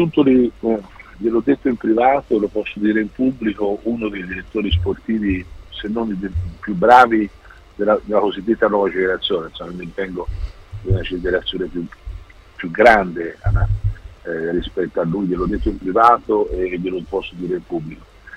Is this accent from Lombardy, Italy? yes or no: no; Tuscany, Italy; come si dice in Toscana dalle mie parti